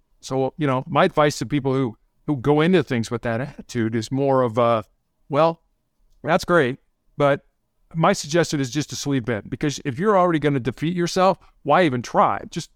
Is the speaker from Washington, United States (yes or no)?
no; Chicago, Illinois, United States; I grew up in Chicago